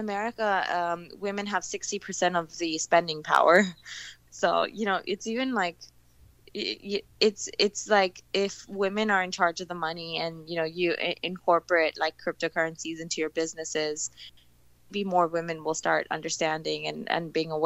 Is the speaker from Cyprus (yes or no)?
yes; Cyprus; born or raised there; also born or lived in Hong Kong